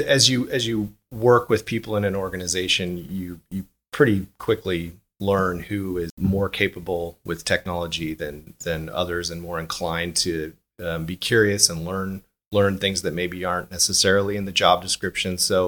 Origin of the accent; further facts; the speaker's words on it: California, United States; Well, I grew up in the Bay Area, and I feel very fortunate that I was born in a generation that was privileged to see kind of the evolution of the internet.